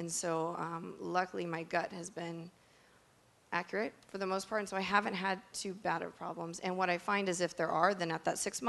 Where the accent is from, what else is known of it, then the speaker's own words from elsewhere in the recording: Riverside, California, United States; I'm also from Riverside, and so we have a lot of universities.